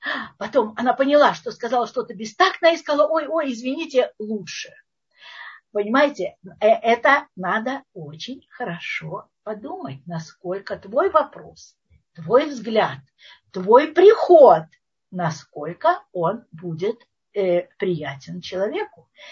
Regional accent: Russia; accent: Russian; Russian is a second language; она слышит мой акцент русский, я уже говорила, такой кондовый такой, как у Щеранского, еще хуже.

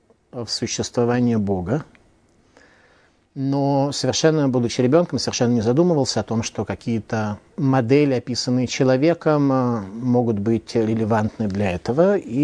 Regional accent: Saint Petersburg, Russia; born there; Таким образом, я родился не в Лондоне, а в Ленинграде.

